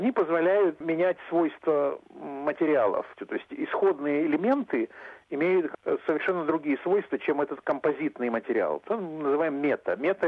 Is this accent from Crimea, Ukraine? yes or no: no; Kharkiv, Kharkiv Oblast, Ukraine; moved away; на самом деле я сам не из России, я из Харькова, из Украины.